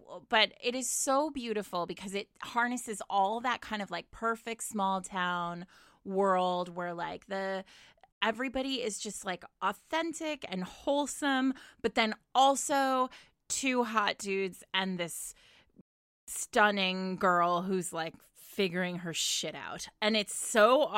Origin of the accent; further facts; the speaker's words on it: New York City, New York, United States; I'm from New York City.